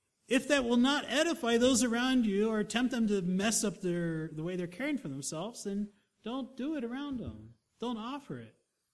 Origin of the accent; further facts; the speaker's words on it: Germany; now in Pueblo, United States; When I came to Pueblo, Colorado, we came from Germany.